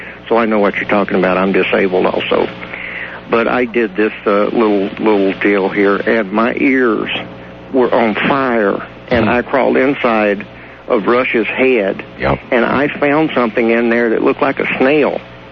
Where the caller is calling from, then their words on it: Globe, Arizona, United States; I'm calling from Globe, Arizona